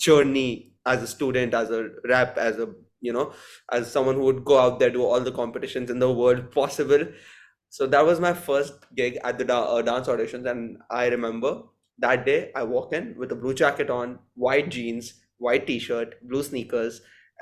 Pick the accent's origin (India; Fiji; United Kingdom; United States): India; So if you guys have not already guessed, I'm from India. So I was born here, and we had to shift back when I was around 4 years old, and then I got back here when I was 14, 15 roughly.